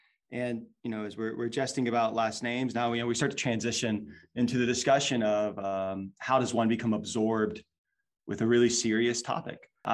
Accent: Louisiana, United States; I'm originally from Louisiana, so

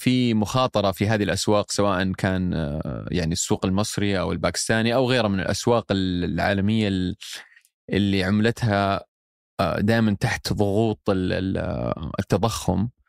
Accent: Saudi Arabia; يعني إذا قلت لأحد أنا من السعودية أو جايكم من السعودية

